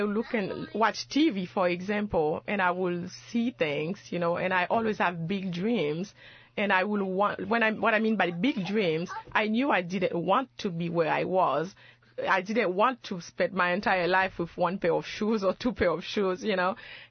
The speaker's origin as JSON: {"language": "English", "town": "Port-au-Prince", "region": "Ouest", "country": "Haiti", "tie": "born or raised there", "said": "my neighborhood, because I grew up in Port-au-Prince"}